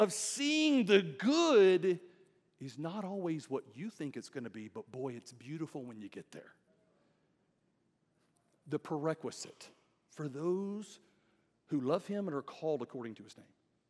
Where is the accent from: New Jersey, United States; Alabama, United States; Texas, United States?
Alabama, United States; I'm from Alabama. Nobody in Alabama puts 37 words in one sentence.